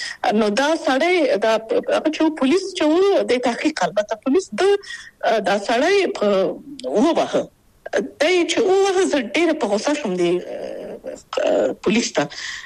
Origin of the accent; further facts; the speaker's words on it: Afghanistan; now in Austria; دا هغه هغه وجداني مسؤلیت دی او دغه اړیکه ده چې ما بېرته افغانستان ته بیایي او هغه نه پرې کېږي هغه اړیکه شته